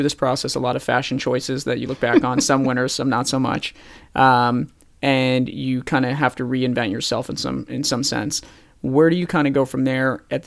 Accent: Florida, United States; But it's kind of like growing up in South Florida, that's what you did.

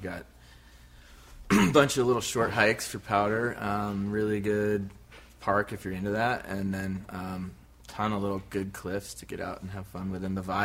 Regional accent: Maine, United States; I grew up in Maine. Got into snowboarding because of skateboarding, like most people. First snowboard run was in 1981 on a hill by my house in Maine

